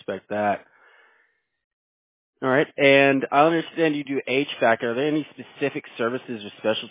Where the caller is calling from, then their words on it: Houston, Texas, United States; I'm out of Houston, Texas.